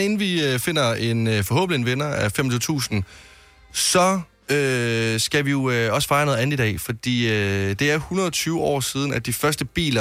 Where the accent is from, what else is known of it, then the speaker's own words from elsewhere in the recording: Varde, Region of Southern Denmark, Denmark; dengang jeg boede hjemme i Varde, og den kaldte vi for